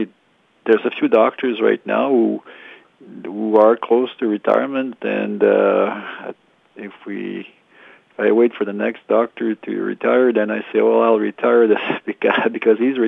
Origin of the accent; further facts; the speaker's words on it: Hawkesbury, Ontario, Canada; also born or lived in Ottawa; I did my schooling in Ontario. I come originally from Hawkesbury, but then my family moved to Ottawa, and then I went to Ottawa University and did my training there.